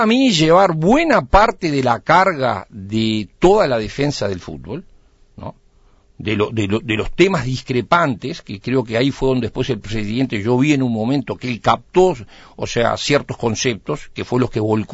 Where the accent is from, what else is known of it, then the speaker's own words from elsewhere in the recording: Uruguay; es un orgullo como uruguayo